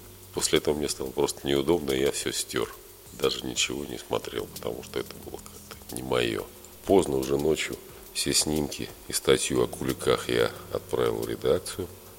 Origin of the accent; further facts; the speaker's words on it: Saint Petersburg, Russia; Женщина спросила, русский я или нет. Я сказал, да, я русский, из Питера. Вот тогда говорили, не из Питера, а из Ленинграда.